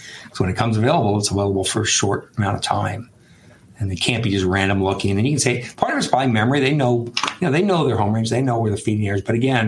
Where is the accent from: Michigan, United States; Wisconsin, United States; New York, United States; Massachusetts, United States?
New York, United States; New York City; born there; I was born in New York City.